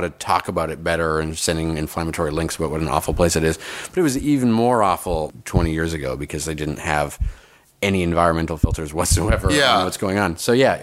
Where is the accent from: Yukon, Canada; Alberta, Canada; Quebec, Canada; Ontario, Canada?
Alberta, Canada; Fort McMurray; I grew up in northern Alberta, a town called Fort McMurray, which is the place where the Keystone Pipeline is happening.